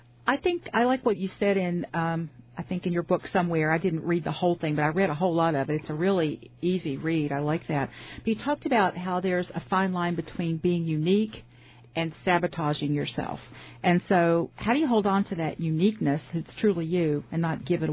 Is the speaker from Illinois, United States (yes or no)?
no; West Virginia, United States; And I was from West Virginia. I was kind